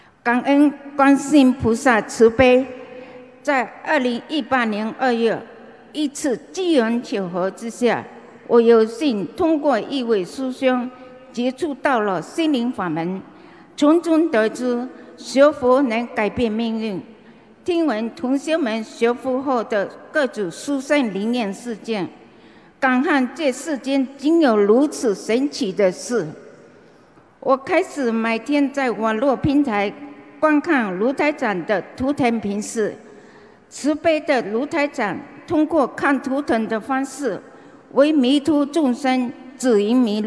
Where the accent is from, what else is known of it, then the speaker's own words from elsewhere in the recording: Malaysia; 我是来自马来西亚的